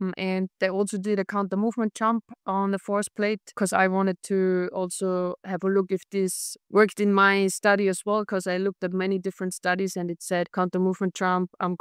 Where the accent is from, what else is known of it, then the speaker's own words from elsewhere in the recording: Austria; I'm from Austria and I'm working as a sports scientist and athletic coach in soccer academy in Austria.